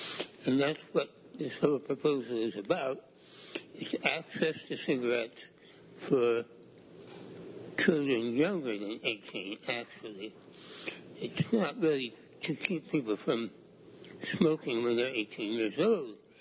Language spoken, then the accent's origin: English; Portland, United States; I'm from Portland.